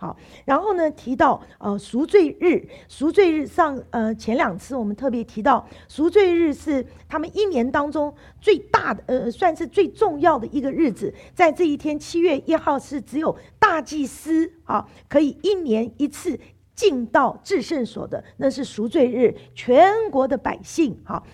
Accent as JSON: {"language": "Chinese", "country": "United States", "said": "我们美国人的感恩节是十一月的最后一个礼拜四"}